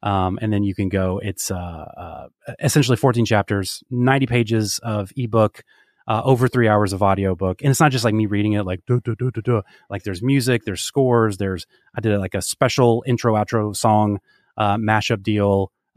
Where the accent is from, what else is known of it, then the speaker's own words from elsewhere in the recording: United States; As an American, I will root for them.